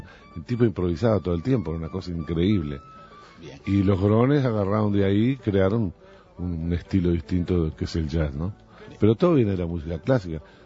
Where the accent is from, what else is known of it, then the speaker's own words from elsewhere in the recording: Uruguay; y yo soy uruguaya.